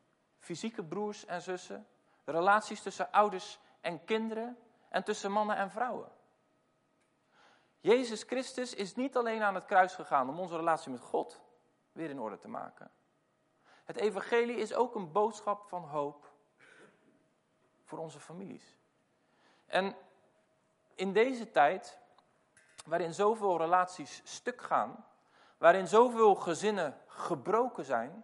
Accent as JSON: {"language": "Dutch", "region": "Randstad", "country": "Netherlands", "said": "Ik kom uit de Randstad"}